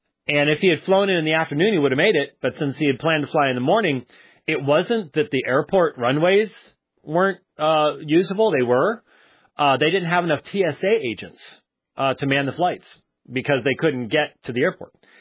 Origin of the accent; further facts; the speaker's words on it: Minneapolis, Minnesota, United States; born there; I was born in Minneapolis, for crying out loud.